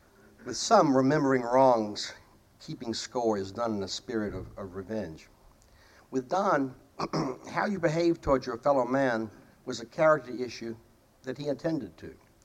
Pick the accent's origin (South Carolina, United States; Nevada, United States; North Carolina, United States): South Carolina, United States; I suppose because I'm from South Carolina